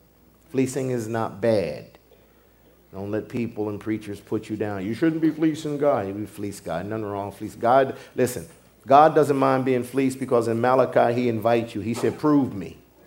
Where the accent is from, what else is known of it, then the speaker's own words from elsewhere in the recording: Pennsylvania, United States; born there; I often say I was born in Pennsylvania, but I'm from Missouri.